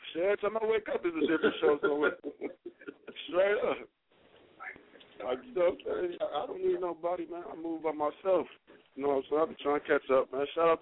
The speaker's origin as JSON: {"language": "English", "town": "St. Paul", "region": "Minnesota", "country": "United States", "said": "I'm straight from St. Paul."}